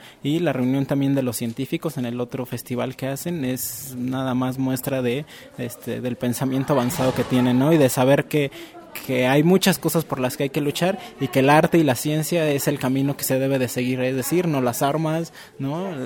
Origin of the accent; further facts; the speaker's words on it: Mexico City, Mexico; vengo de la Ciudad de México